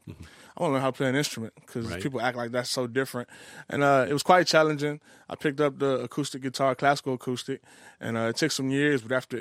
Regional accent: the South, United States; you know, I'm from the South, and hip hop started on the East Coast, and then it made its way to Texas

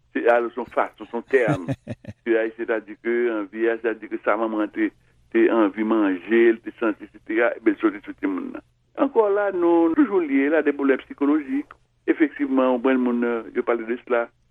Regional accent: Haiti; j'ai dit que je suis haïtien

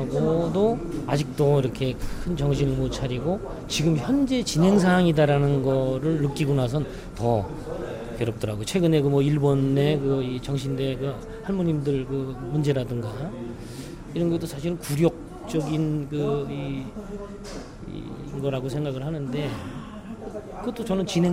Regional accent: South Korea; 저도 이제 한국 사람으로서

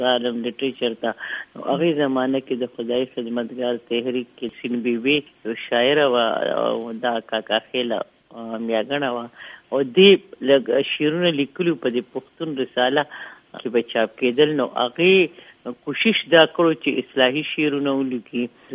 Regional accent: Mardan, Khyber Pakhtunkhwa, Pakistan; زه د مردان یم, زه هلته پیدا شوی یم

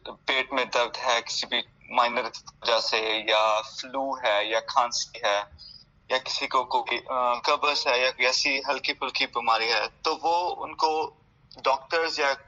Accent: Pakistan; now in United States; میں پاکستان سے آیا ہوں

